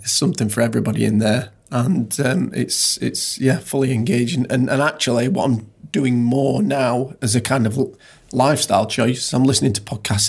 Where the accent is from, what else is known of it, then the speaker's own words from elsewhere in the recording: Yorkshire and the Humber, United Kingdom; I'm from Yorkshire.